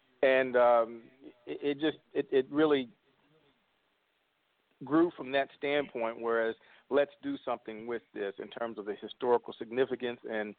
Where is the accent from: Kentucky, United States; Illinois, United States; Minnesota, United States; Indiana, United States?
Kentucky, United States; Lexington; also born or lived in Paris; I come from a thoroughbred background, born and raised in Paris, Kentucky, grew up in Lexington, and horse racing or horses was always a part of our family culture.